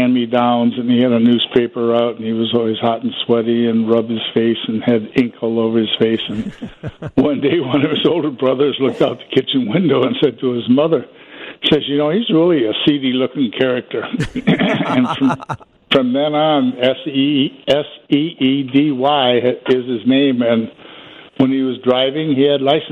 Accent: Iowa, United States; I'm from Iowa originally, but I enlisted in 1966 and was in Vietnam 69-70

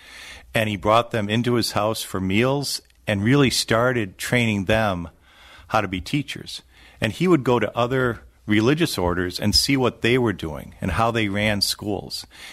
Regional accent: Wisconsin, United States; And I grew up in Wisconsin

